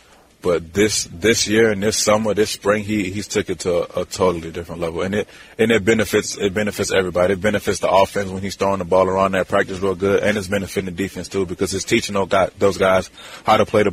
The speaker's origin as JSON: {"language": "English", "region": "Louisiana", "country": "United States", "tie": "born or raised there", "said": "You know, growing up in Louisiana, like, it's just playing, having a chance to play in the Superdome is special because anybody that has ever played football in Louisiana can relate to the statement."}